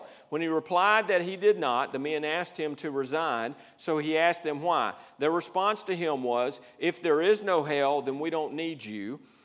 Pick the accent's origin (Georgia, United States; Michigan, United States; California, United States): Georgia, United States; Okay, so I'm from Georgia. We say hail.